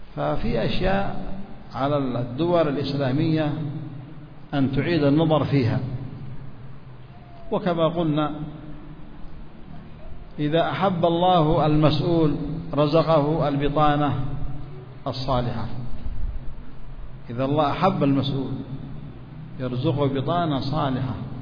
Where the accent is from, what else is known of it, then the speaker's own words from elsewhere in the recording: Yemen; نحن عندنا في اليمن الحمد لله الخير طيب والدعوة منتشرة